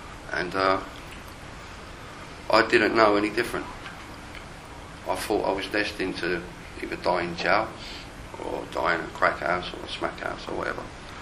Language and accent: English; London, United Kingdom; And I was raised in South London. It was a violent upbringing.